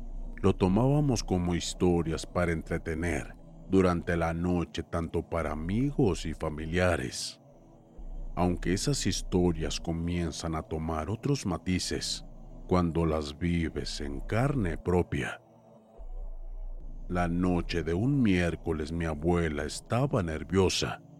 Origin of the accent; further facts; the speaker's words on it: Tlaxcala, Mexico; Viví en una zona rural del estado de Tlaxcala hace unos 12 años. Trabajaba con mi familia en el campo, principalmente con cultivos de maíz.